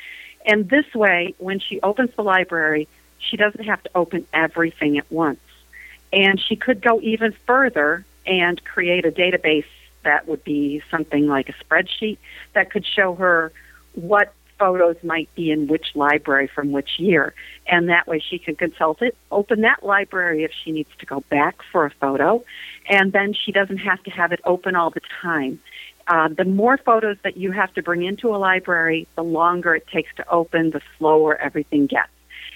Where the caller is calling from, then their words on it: Massachusetts, United States; Hi, Mike. … I'm calling from Massachusetts.